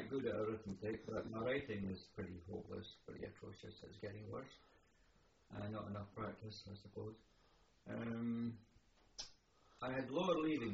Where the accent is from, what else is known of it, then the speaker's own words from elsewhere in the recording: Scotland, United Kingdom; born there; I was born in Bertram, 1921, on the 9th of January.